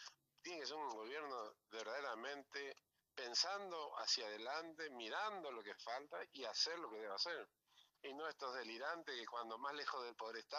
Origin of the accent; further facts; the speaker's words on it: Corrientes, Argentina; gracias a mi pueblo de Corrientes, que amo tanto y quiero tanto